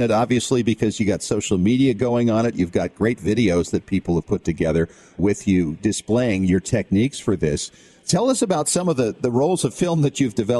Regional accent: Kosciuszko, Connecticut, United States; I grew up in Kosciuszko, Connecticut.

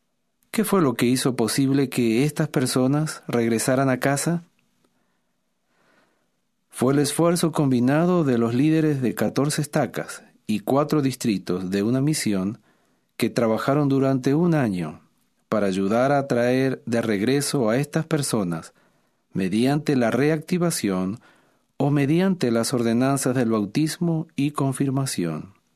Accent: Minas, Lavalleja, Uruguay; En Minas, mi ciudad natal en Uruguay, durante el invierno hace mucho frío.

